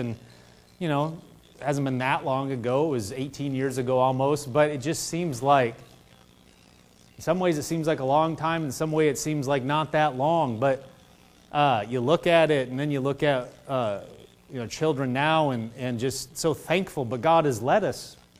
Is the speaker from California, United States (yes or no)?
no; Nebraska, United States; also born or lived in Massachusetts; I grew up in Nebraska. And Shelly came to live there.